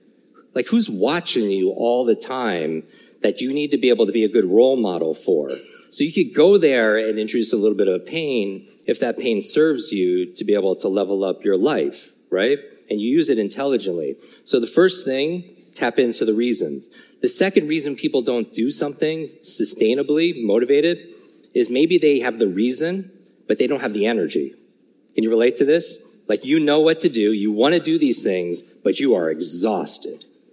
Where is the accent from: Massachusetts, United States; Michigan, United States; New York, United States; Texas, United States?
New York, United States; I grew up in the Northeast, in New York. I despise the cold